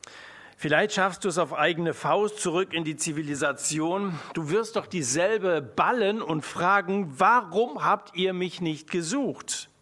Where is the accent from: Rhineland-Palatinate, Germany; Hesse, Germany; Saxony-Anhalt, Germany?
Hesse, Germany; Ich komme aus Hessen, jetzt sind wir im Ländle.